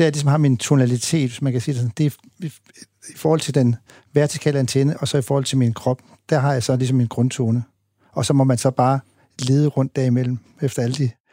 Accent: Holstebro, Central Denmark Region, Denmark; Jeg er jo fra Holstebro i Jylland, og min far solgte billetter i Holstebro Bio, og min mor solgte slik.

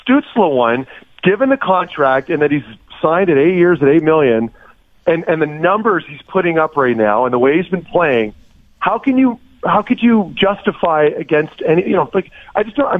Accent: Ottawa, Ontario, Canada; growing up in Ottawa, I knew how many fans there were around here, and I'm referring to the Leaf fans, of course.

